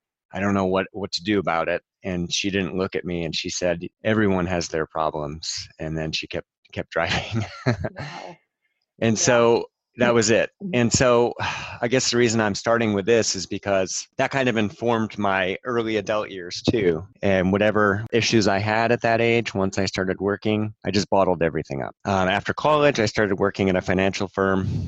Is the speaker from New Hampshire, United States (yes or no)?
yes; New Hampshire, United States; Growing up in New Hampshire in the 80s, my friend and I often reminisce about what that was like.